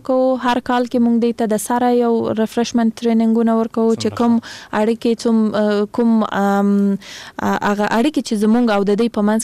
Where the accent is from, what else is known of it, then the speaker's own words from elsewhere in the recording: Kandahar, Afghanistan; now in Kabul, Afghanistan; زه خپل د کندهار د ولایت یم